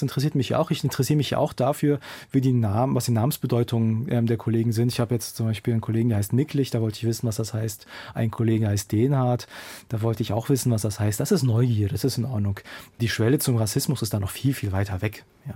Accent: Berlin, Germany; Also wenn ich sage, ich komme aus Berlin, dann sagen die Leute, ja, wackeln mit dem Kopf, verdrehen die Augen und sagen, aber eigentlich, also dass man in Berlin gezeugt und zur Welt gekommen ist

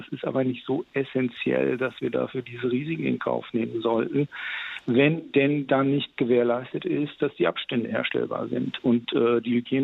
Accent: Mainz, Rhineland-Palatinate, Germany; In meiner Heimatstadt hier in Mainz

